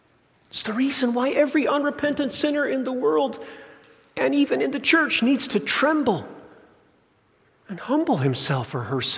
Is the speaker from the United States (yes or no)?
no; Nigeria; moved away; I remember as a child growing up in Africa, Nigeria, visiting the zoo.